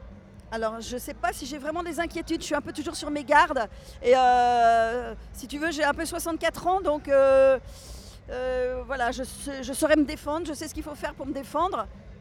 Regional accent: Vannes, Brittany, France; de Vannes, près de Vannes.

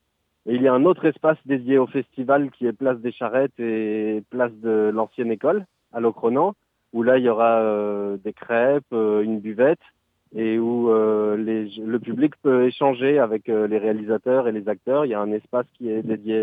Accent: Brittany, France; Bah, la Bretagne, je suis breton, donc forcément ça m'intéresse qu'elle puisse être présente dans le cinéma.

